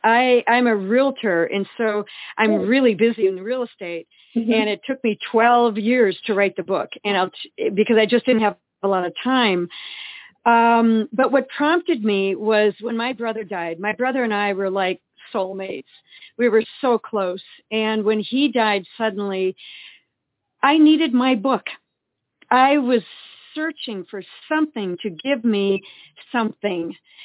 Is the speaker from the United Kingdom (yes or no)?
no; Eau Claire, Wisconsin, United States; We grew up in Eau Claire, Wisconsin.